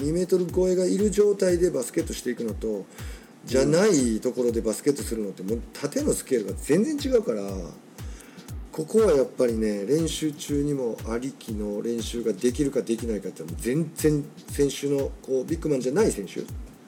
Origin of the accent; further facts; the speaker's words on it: Hyogo, Japan; でも僕は兵庫県出身やから